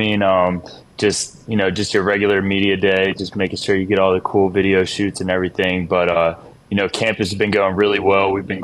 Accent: New Jersey, United States; I grew up in South Jersey, 20 minutes outside of Philly, so I was an Eagles fan, actually.

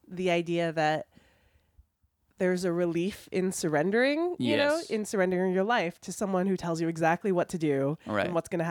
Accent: California, United States; I am from California.

